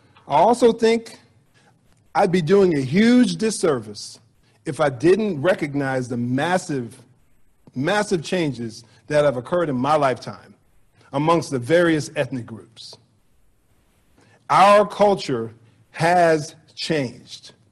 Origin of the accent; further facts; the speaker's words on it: New Jersey, United States; how me and my family were often treated growing up in New Jersey by some of the white people in our community